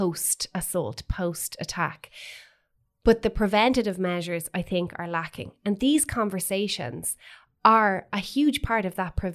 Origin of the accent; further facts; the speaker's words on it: Ireland; growing up in Ireland, there was always this undercurrent of the idea of the missing woman